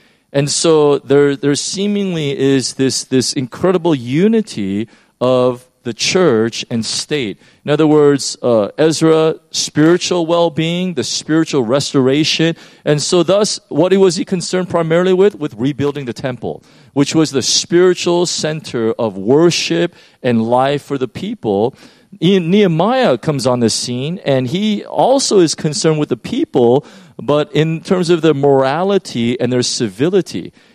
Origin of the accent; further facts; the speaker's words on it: United States; I mean, I can only speak as an American to this.